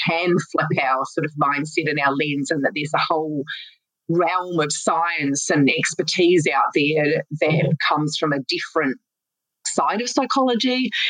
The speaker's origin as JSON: {"language": "English", "country": "New Zealand", "tie": "born or raised there", "said": "So I grew up in New Zealand, in the country, and knew from a very young age"}